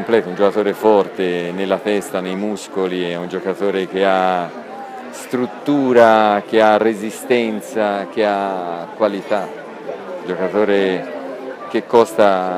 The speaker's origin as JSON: {"language": "Italian", "town": "Empoli", "region": "Tuscany", "country": "Italy", "said": "Io sono di Empoli"}